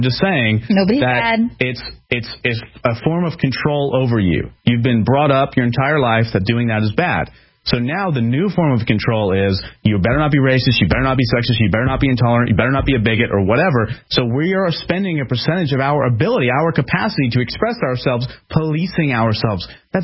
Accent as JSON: {"language": "English", "town": "Philadelphia", "region": "Pennsylvania", "country": "United States", "said": "I'm from Philadelphia, okay? I'm from a city where guns are the boogeyman."}